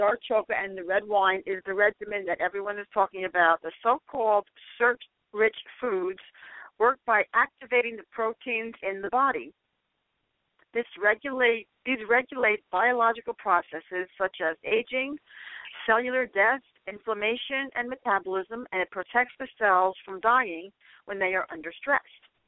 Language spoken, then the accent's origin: English; Cranford, New Jersey, United States; They opened a Starbucks in my hometown of Cranford, New Jersey, and it is mobbed constantly.